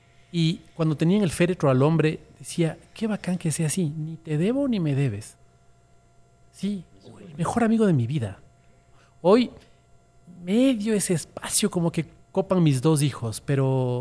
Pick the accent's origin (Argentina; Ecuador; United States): Ecuador; No, soy un tipo que reniega mucho de su nacionalidad. No me siento ecuatoriano.